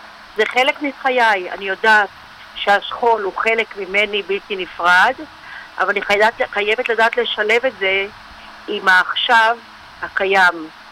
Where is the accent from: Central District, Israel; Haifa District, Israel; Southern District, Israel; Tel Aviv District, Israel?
Central District, Israel; Gan Yoshiya; מושב גן יושיה שבעמק חפר.